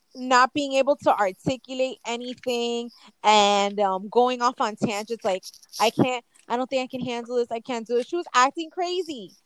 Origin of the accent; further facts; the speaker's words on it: Miami, Florida, United States; accent: Miami; Oh my God, leave my Miami accent alone.